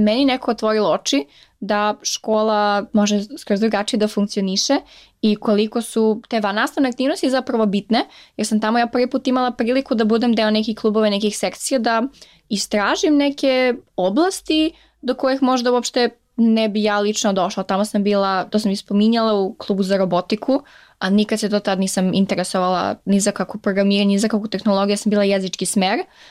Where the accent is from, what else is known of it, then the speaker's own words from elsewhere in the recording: Niš, Nišava District, Serbia; now in United States; imam loš akcenat kad pričam engleski, imam akcenat kad pričam srpski, što sam iz Niš